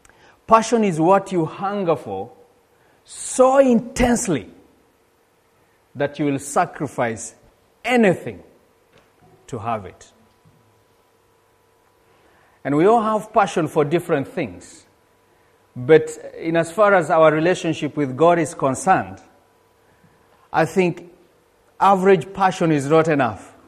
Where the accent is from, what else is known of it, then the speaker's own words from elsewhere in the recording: Kenya; now in United Kingdom; we come from Kenya, and we are students at All Nations in our second year now.